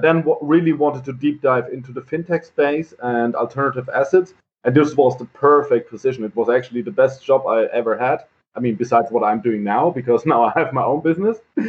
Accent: Heidelberg, Baden-Württemberg, Germany; So I'm born and raised in Heidelberg.

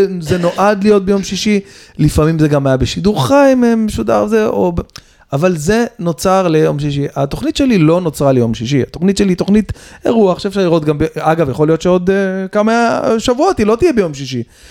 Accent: Bat Yam, Tel Aviv District, Israel; אם היה לנו משחק בית ביפו, הייתי הולך ברגל, מבת ים עד יפו, בתור ילד בן 10 לבד, ביום שבת, ב-8 בבוקר

